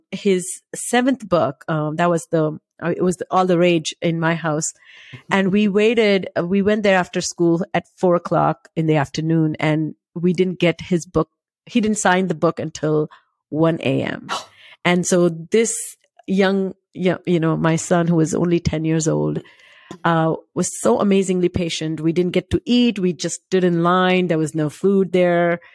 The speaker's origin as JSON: {"language": "English", "country": "India", "tie": "born or raised there", "said": "I grew up in India and my mom lives with me"}